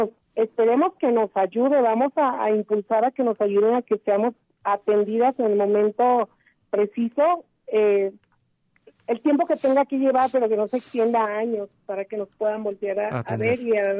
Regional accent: La Barca, Jalisco, Mexico; Exactamente, soy de La Barca, Jalisco.

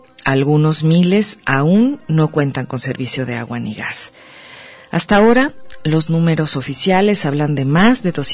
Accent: Mexico; me pregunto, como muchos mexicanos, ¿por qué no se termina de caer este país? Desde Guadalajara

